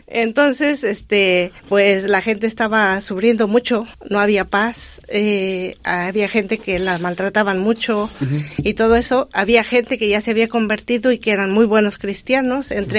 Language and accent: Spanish; Mexico; now in Vitoria, Spain; soy mexicana y soy religiosa cooperadora de Betania. Tengo 9 años en Vitoria.